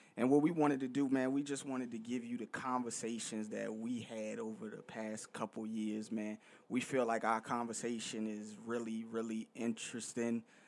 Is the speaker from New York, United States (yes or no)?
yes; New York, United States; Now, even though we're from New York, not all of our teams are New York teams.